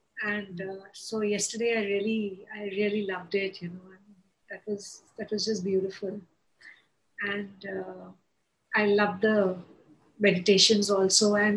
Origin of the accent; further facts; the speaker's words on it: India; I live in India and I'm an Indian